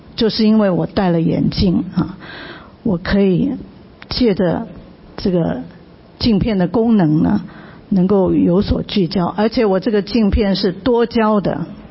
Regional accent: Taiwan; also born or lived in United Kingdom; 比如说我是台湾长大的，我到了英国去，我可以讲英文跟他们沟通

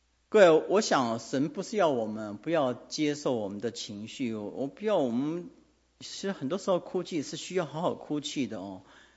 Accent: Taiwan; 其实我在想想，我的小时候，我小时候在那个眷村家庭，面对的都是上一代那个抗战过来的

